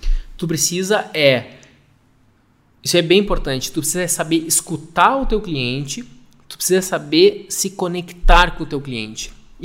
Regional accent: Passo Fundo, Rio Grande do Sul, Brazil; born there; eu nasci em Passo Fundo. Passo Fundo é nada mais, nada menos do que a capital do Planalto Médio. Leonardo, o que é Planalto Médio? Planalto Médio é um lugarzinho escondido do Rio Grande do Sul. Então, eu que nasci na capital do nada, numa cidadezinha pequenininha

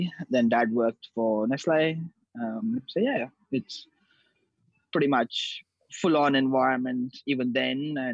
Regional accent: Mysore, Karnataka, India; English is a second language; moved away as an adult; now in Australia; I grew up in India, in a town called Mysore, which is like south of India. I lived there for 18 years before I moved to Australia.

